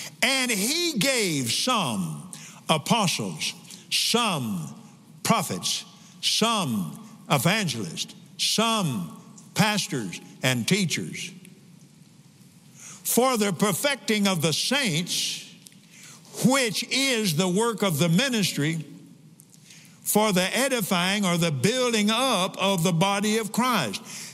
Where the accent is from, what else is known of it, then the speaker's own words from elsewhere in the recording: Texas, United States; But I'm from Texas.